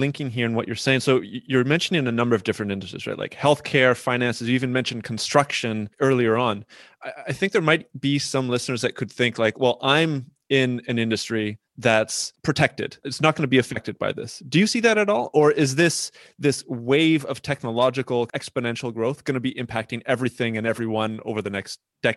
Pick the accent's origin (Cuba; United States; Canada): Canada; So like I come from Canada in a kind of a rural place and people are in construction.